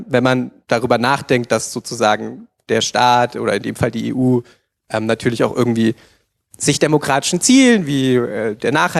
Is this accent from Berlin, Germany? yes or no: yes; Berlin, Germany; Zumindest als Berliner.